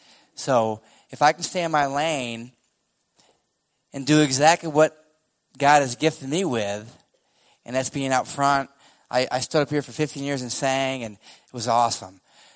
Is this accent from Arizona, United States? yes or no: no; New York, United States; I'm from New York. I work at JMU in my 24th year.